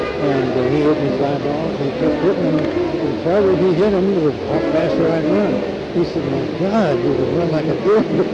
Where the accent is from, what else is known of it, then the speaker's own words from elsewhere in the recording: Coalinga, California, United States; Well, I was the mascot of my hometown, Kalinga. C-O-A-L-I-N-G-A.